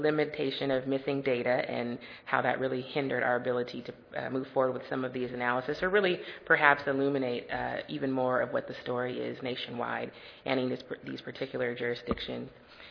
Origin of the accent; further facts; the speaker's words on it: Seattle, Washington, United States; And I'm from Washington State. I mentioned I'm from Seattle, Washington.